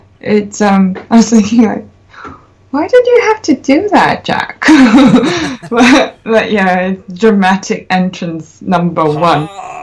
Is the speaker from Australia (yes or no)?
no; Singapore; Like, I come from Singapore, so we do bastardize English a lot to suit our vocalizations